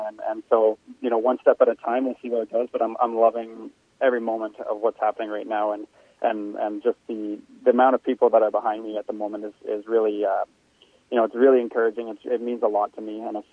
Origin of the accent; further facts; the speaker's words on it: Canada; it's cool to be able to race in my home country and have a lot of that local support.